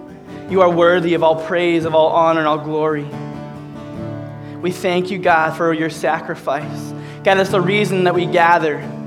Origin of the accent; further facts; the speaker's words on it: Minnesota, United States; And I'm not a little girl, but … I'm from Minnesota.